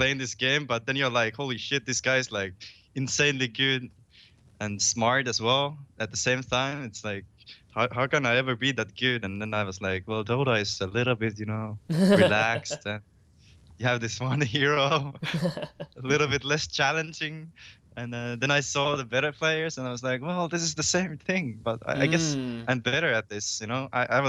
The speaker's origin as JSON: {"language": "English", "town": "Helsinki", "region": "Uusimaa", "country": "Finland", "tie": "born or raised there", "second_language": "English", "said": "I was born in Finland, the capital city, Helsinki."}